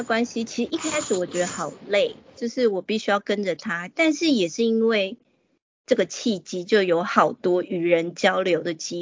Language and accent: Chinese; Taipei, Taiwan; now in Tokyo, Japan; 我还记得以前我每次只要从羽田机场飞回松山，台北松山机场降落的瞬间，我都会就是整个人肩膀超放松，然后就深呼吸，然后就觉得天哪，我回家了。